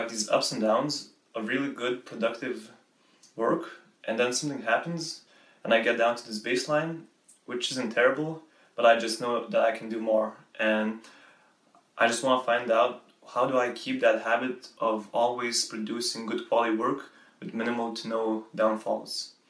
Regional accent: Lithuania; English is a second language; from Lithuania, and I'm currently studying physiotherapy.

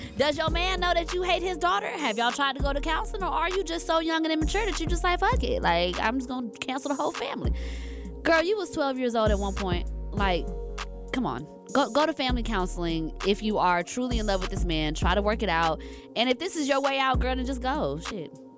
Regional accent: Atlanta, Georgia, United States; Now, Atlanta, I'm from Atlanta. You know, I live in Atlanta, and as we all do.

